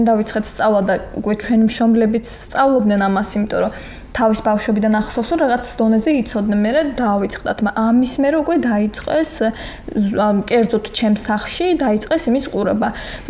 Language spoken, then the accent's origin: Georgian; Marneuli, Kvemo Kartli, Georgia; მე მარნეულიდან ვარ.